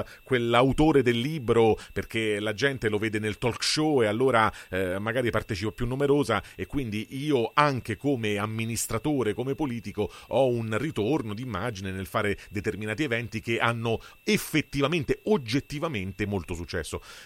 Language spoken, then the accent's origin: Italian; Rome, Lazio, Italy; anche se non sono un abitante, anche se non sono un cittadino del suo municipio, insomma come romano